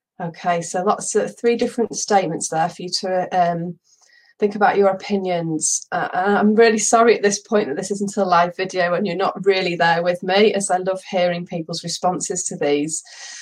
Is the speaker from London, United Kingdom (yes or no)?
no; North West England, United Kingdom; So I'm from Cheshire, the other side of the country.